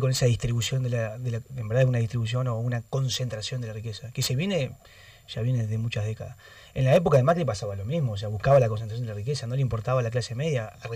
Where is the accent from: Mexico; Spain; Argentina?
Argentina